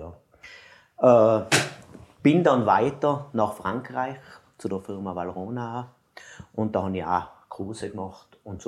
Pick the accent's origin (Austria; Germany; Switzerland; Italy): Austria; Landeck, Tyrol; ich bin in Landeck da geboren und bin eigentlich in einer Konditoreifamilie von meinen Eltern aufgewachsen.